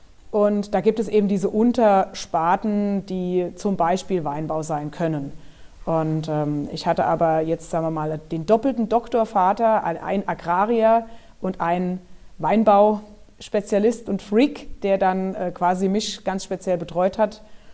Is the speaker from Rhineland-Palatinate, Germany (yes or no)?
yes; Mainz, Rhineland-Palatinate, Germany; Und wer Rheinhesse ist und auch ein bisschen tiefer ins Inland reingeht, der hat immer einen sehr, sehr starken Bezug zu Mainz und ich als Mainzer Stadtteil ebenso.